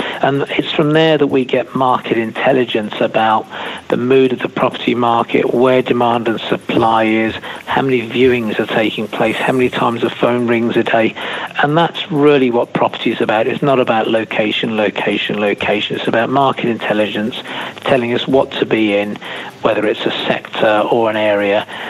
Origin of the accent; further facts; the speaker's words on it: Birmingham, West Midlands, United Kingdom; born there; I was born in Birmingham.